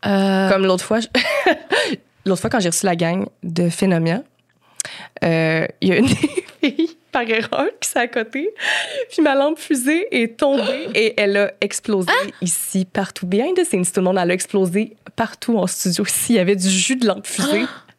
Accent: Quebec City, Quebec, Canada; Tu sais, je venais de Québec, je montais à Montréal

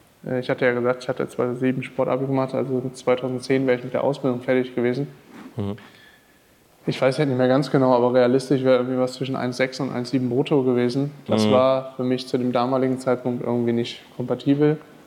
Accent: North Rhine-Westphalia, Germany; bin 37 und bin aus dem Rheinland.

